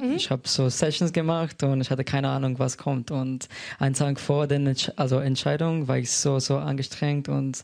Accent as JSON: {"language": "German", "country": "Slovenia", "also_born_or_lived": "Switzerland", "lives_now": "Berlin, Germany", "said": "Also ursprünglich komme ich aus Slowenien. Ich habe ein paar Jahre in der Schweiz gewohnt und seit Anfang des Jahres wohne ich in Berlin."}